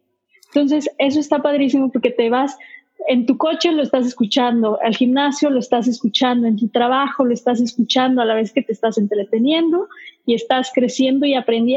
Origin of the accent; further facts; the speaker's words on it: Mexico; sí somos las dos mexicanas, pero estamos en distintas ciudades